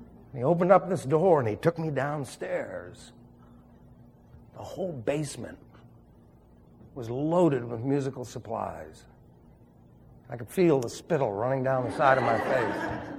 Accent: New York City, New York, United States; I was raised in New York City, so what did I know?

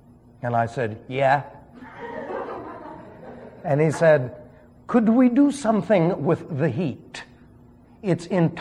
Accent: New York City, New York, United States; Besides, I'm from New York City.

